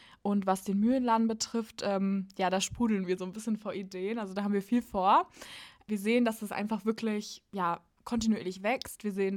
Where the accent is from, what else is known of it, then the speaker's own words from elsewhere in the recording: Porta Westfalica, North Rhine-Westphalia, Germany; also born or lived in Hamburg, Germany; wir sind ja aus Hamburg wieder zurück nach Porto Westfalica gezogen. Ich muss sagen, als ich damals mit dem Abi fertig war, habe ich gedacht, ich werde in eine Großstadt ziehen